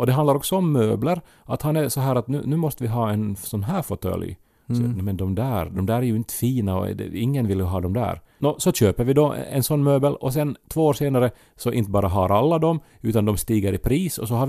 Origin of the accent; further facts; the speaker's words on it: Esse, Ostrobothnia, Finland; folkdräkt ändå var en grej i min hemby Esse